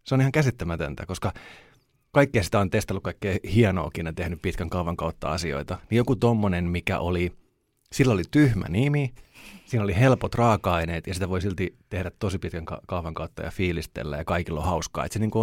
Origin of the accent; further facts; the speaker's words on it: Turku, Southwest Finland, Finland; Mä tuun Turusta